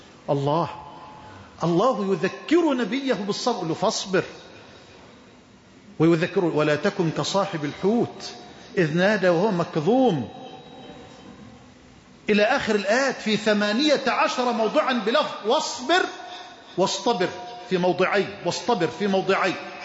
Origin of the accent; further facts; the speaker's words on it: Egypt; اللهم اجعل بلدنا مصر أمنا أمانا سخاء رخاء